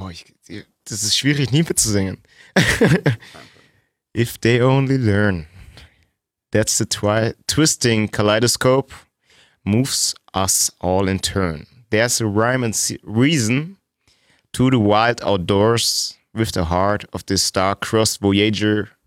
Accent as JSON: {"language": "German", "town": "Erfurt", "region": "Thuringia", "country": "Germany", "said": "Aus Erfurt."}